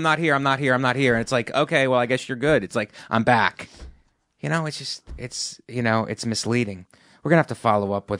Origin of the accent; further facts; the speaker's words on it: Ohio, United States; That I'm from Ohio, and a lot of the women in Ohio look like that.